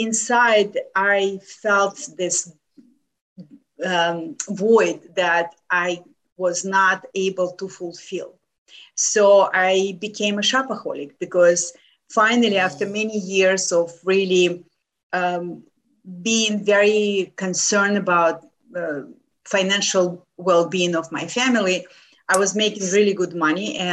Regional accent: Lithuania; English is a second language; now in United States; I came from from Lithuania to the United States over 30 years ago, not speaking English.

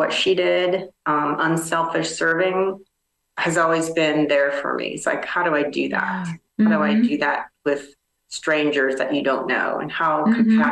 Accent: Midwest, United States; I grew up in the Midwest, you know, across from a corn and soybean field, you know, dirt road. We didn't live on a farm, but we're surrounded by farms.

